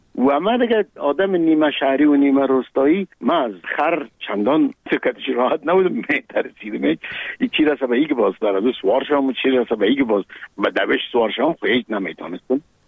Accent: Kabul, Afghanistan; ما در کابل به دنیا آمدیم، در چهارده کابل. مکتب ابتدایی را در یک مکتب به نام غازی عبدالله خان تمام کردیم و بعدش لیسه عبیبیه

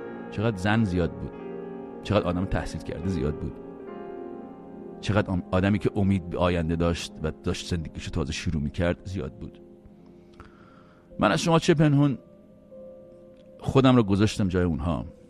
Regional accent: Iran; moved away; اونم پروازی بود که باهاش اولین بار سالها پیش از ایران اومدم بیرون به قصد مهاجرت به خارج.

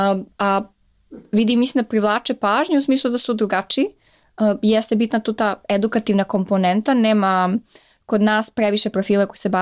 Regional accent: Niš, Southern and Eastern Serbia, Serbia; imam loš akcent kad pričam engleski, imam akcent kad pričam srpski, što sam iz Niš

